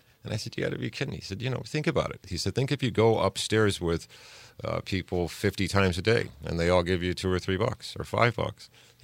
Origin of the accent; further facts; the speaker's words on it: Hammond, Indiana, United States; I was born and raised in Hammond, a third world country called Hammond, Indiana, as I like to say.